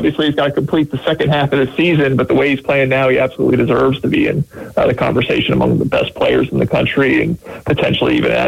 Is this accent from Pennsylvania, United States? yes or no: no; New Jersey, United States; I mean, honestly, I'm from Jersey, so probably a little bit more of a Dunkin' guy.